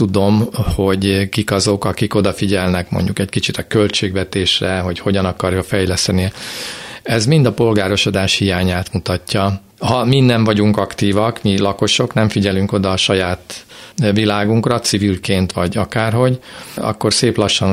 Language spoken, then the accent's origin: Hungarian; Budapest, Hungary; now in Veresegyház, Hungary; Veresegyházon. Budapestről költöztem, én egy belvárosi gyerek vagyok.